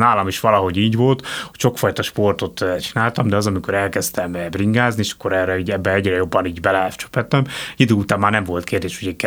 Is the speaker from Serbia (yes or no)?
no; Budapest, Hungary; A Normafánál laktunk, én ott nőttem föl